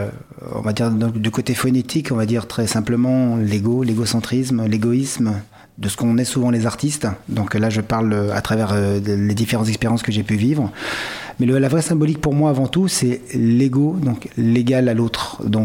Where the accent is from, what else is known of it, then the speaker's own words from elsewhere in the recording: France; also born or lived in Madagascar; siciliano d'un côté, malgache de l'autre. Je suis né à Madagascar, mais j'ai grandi en France.